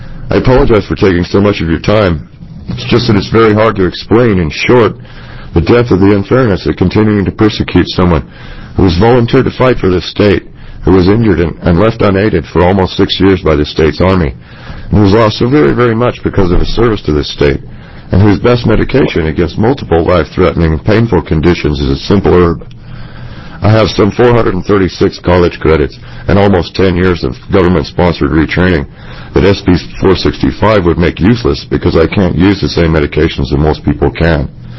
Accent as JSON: {"language": "English", "town": "Siletz", "region": "Oregon", "country": "United States", "said": "I'm from Siletz, Oregon."}